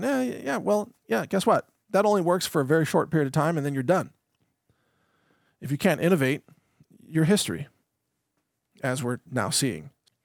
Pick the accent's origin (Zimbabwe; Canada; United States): United States; I will always remember that, you know, I'm American at heart. I've got the American spirit.